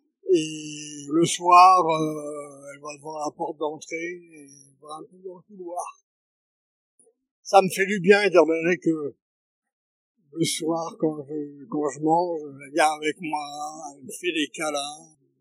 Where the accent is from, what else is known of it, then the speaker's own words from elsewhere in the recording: Brittany, France; now in Briançon, France; Parce que je viens de Bretagne et j'ai perdu un de mes fils et ma femme. Donc j'ai plus personne en Bretagne.